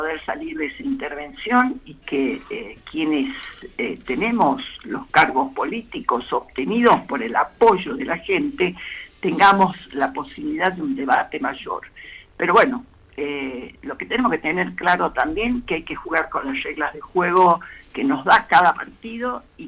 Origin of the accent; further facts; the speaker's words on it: Tartagal, Salta, Argentina; Vengo de Tartagal, sí.